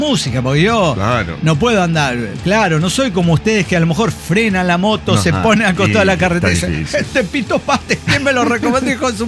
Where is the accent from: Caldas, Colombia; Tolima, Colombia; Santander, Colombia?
Santander, Colombia; Es porque soy, pero soy de Santander, póngame música santanderiana